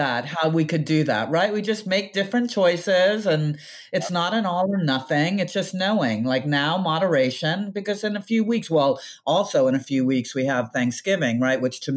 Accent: United States; I love being an American, but I got to tell you, I could easily be an American that lives in Europe.

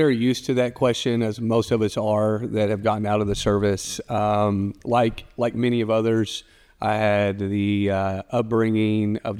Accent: Dallas, Texas, United States; I started out in an urban city, Oak Cliff, which is a small suburb of Dallas.

